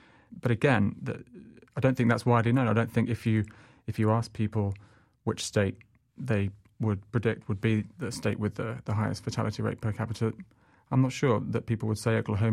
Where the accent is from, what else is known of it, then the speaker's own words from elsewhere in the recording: United Kingdom; now in United States; as a Brit who's been here for about 5 years